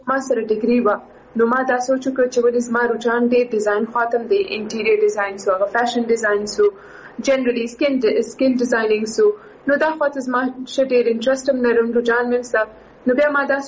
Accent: Quetta, Balochistan, Pakistan; moved away as an adult; او زه سیم په کوټي کې پیدا شوی ما د کوټې ته تاګ راته سمجه استا ولې شي فاميلي زما جلته ده او کوټي کې سي زما اډوكيشن کم سي هاي سکول پورې

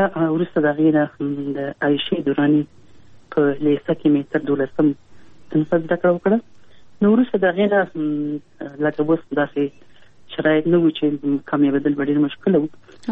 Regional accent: Kabul, Afghanistan; ما زه په کابل کې پیدا یم.

